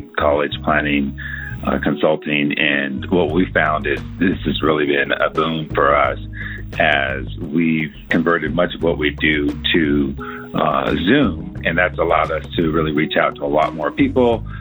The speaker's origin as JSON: {"language": "English", "town": "Denver", "region": "Colorado", "country": "United States", "said": "I'm from Denver, Colorado."}